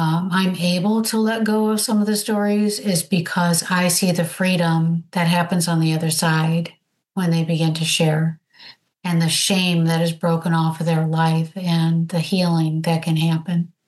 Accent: Michigan, United States; So since we live in Southwest Florida now, which I'm originally from Michigan, and I still go back to Michigan

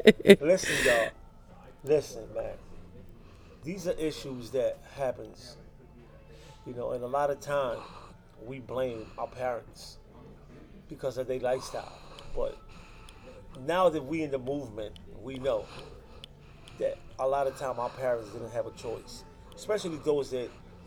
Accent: New York City, New York, United States; I'm originally from the Bronx.

